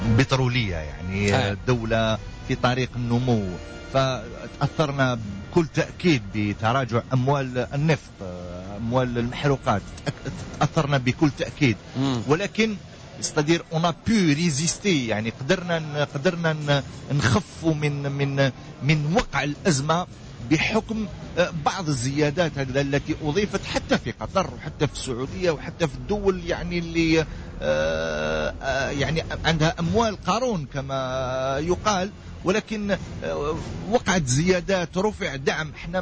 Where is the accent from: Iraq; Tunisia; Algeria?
Algeria; إذا كان احنا كجزائريين أعطيناهم الفرصة